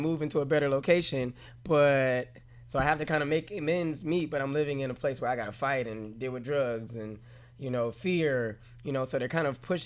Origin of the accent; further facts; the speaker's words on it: New York, United States; I'm from New York, so I graduated early.